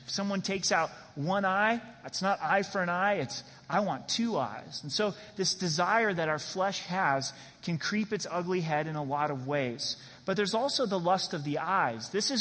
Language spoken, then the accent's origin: English; Oregon, United States; now in Colorado, United States; maybe because I grew up in Oregon and green grass is kind of rare in Colorado, right?